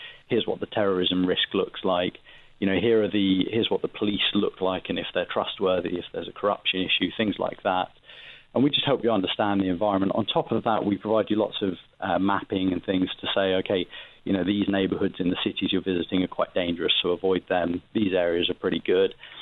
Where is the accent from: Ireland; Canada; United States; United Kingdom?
United Kingdom; England; now in Paris, France; I myself being an Englishman, but I'm actually based in Paris, France.